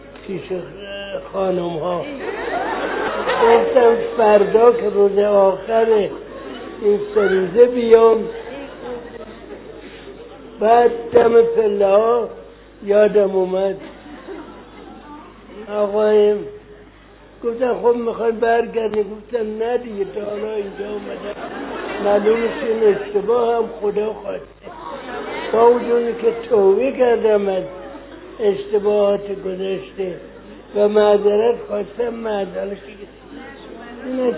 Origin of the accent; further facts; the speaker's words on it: Iran; ما ایرانی هستیم، یعنی عید نوروز رو نوروز رو عید میگیریم.